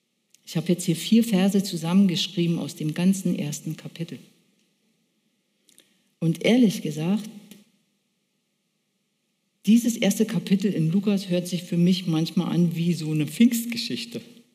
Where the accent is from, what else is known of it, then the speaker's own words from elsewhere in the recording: East Germany, Germany; Aber ich bin im Osten aufgewachsen und als Wendezeit war, war ich 25.